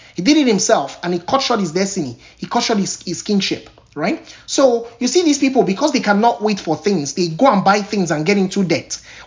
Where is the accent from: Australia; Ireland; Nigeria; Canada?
Nigeria; now in United States; Versus when I was growing up in Nigeria, where like even things like water, we had to pray for.